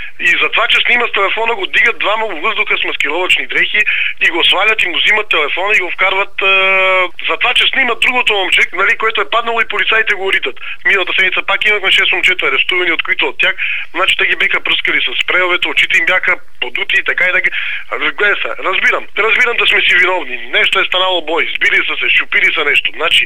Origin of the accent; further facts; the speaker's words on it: Dolna Grasnitsa, Kyustendil Province, Bulgaria; Аз също съм кюстендилец. Долна Гръсница съм